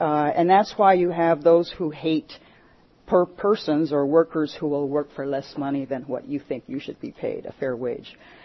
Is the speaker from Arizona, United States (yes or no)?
yes; Globe, Arizona, United States; Yes, I did. I am born and raised in Globe, Arizona.